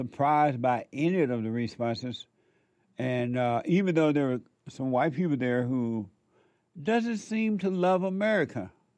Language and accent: English; Alabama, United States; I grew up in Alabama on a plantation down in Alabama … I grew up under the Jim Crow laws, so-called Jim Crow laws.